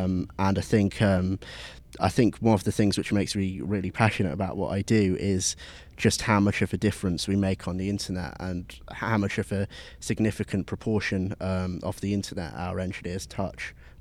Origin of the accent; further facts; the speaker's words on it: Rugby, West Midlands, United Kingdom; now in London, United Kingdom; My hometown, I tend to live in London nowadays, but my hometown is a town called Rugby in Warwickshire in the UK.